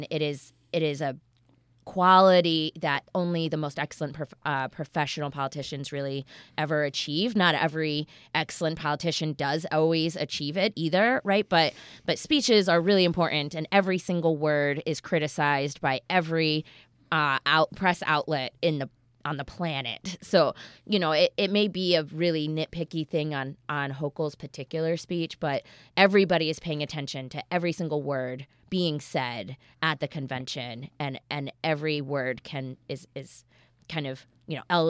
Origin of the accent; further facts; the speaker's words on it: North Carolina, United States; native North Carolinian, y'all sticks with us, all right? Yeah. We can't get rid of it. I sound like I'm from New York until I throw some y'alls in there, you know?